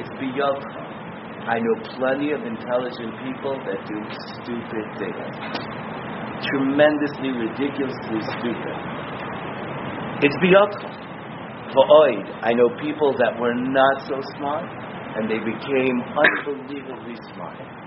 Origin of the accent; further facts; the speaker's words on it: United States; As a little kid, I grew up in America, we took our IQ test